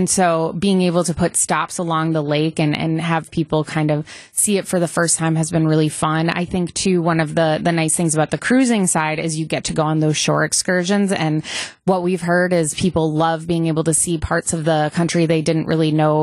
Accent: Minnesota, United States; Yeah, I always say I was almost born and raised in Minnesota, but my whole family is still here, so it's fun to be back.

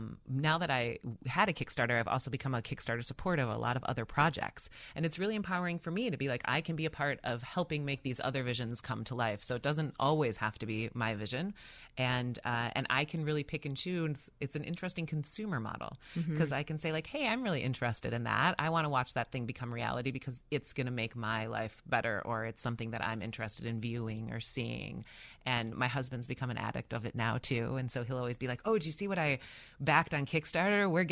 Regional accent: Minneapolis, Minnesota, United States; now in Chicago, United States; So I grew up in Minneapolis and I live in Chicago now.

